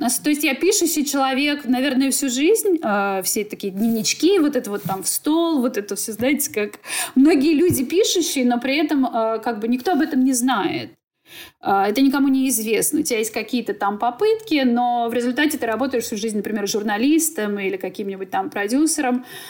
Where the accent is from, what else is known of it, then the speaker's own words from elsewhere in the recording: Moscow, Russia; moved away as an adult; now in New York, United States; я, да, живу в Нью-Йорке, уже скоро будет 5 лет как, но на самом деле в душе я москвичка, я абсолютно московская девчонка, которая выросла там, и вся моя жизнь — это, ну, Москва.